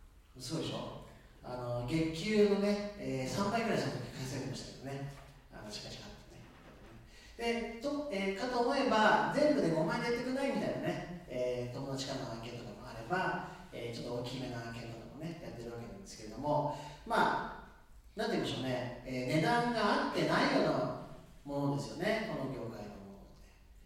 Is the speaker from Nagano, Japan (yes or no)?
yes; Nagano, Japan; now in Tokyo, Japan; 長野県出身なんですけれども、今東京でスイッチという製造会社をやっておりまして、